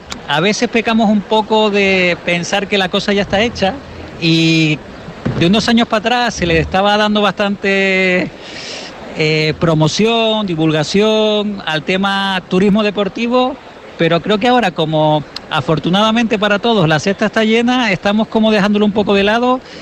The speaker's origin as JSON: {"language": "Spanish", "region": "Canary Islands", "country": "Spain", "said": "pero realmente yo soy canario ante todo"}